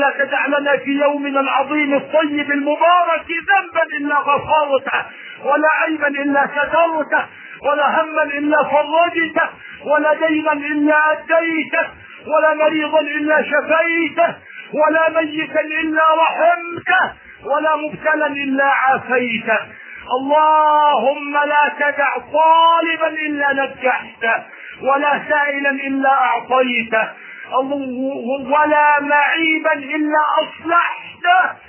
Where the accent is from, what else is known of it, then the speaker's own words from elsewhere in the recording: Egypt; بلدنا مصر والعراق